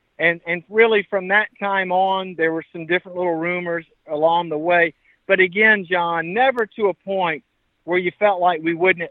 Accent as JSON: {"language": "English", "town": "Mobile", "region": "Alabama", "country": "United States", "tie": "born or raised there", "said": "I feel like that my work in Mobile, which is my hometown"}